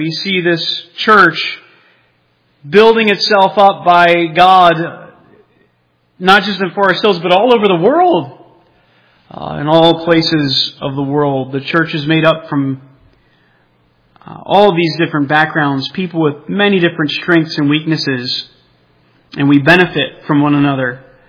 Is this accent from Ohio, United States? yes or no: no; New Jersey, United States; I remember as a child, we grew up in the Jersey Shore area.